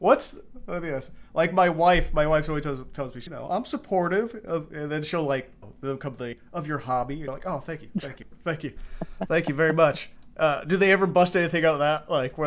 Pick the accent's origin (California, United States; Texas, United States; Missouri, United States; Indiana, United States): California, United States; I'm originally from California